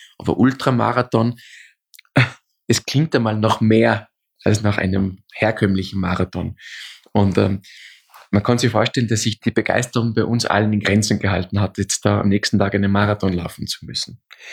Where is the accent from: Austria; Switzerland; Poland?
Austria; bei uns in Österreich sagt man diese also Polterei macht, also in Deutschland würde man sagen, diesen Junggesellenabschied